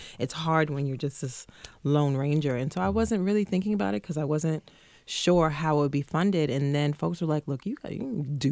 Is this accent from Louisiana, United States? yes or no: yes; New Orleans, Louisiana, United States; Yes, I was born and raised in New Orleans.